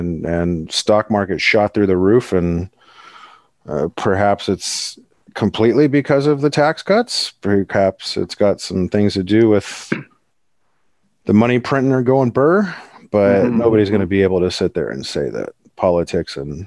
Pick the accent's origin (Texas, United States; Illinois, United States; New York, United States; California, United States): California, United States; Los Angeles; I'm no troll. I'm a real person. Come from Los Angeles, born and raised the city, whole life.